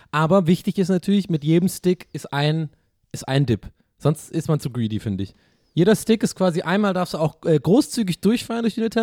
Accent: Tübingen, Baden-Württemberg, Germany; weil bei uns in Tübingen damals war halt der Real

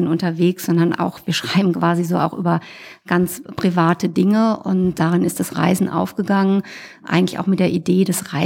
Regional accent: Rhineland-Palatinate, Germany; Ich reise in die Pfalz, wo ich herkomme, mit meiner Tochter, dort zu meinem Mann und zu meiner Mutter.

